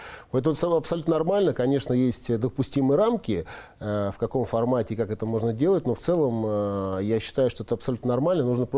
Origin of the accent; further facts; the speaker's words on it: Prokopyevsk, Kemerovo Oblast, Russia; на юг Западной Сибири, в Кузбасс, город Прокопьевск, откуда я родом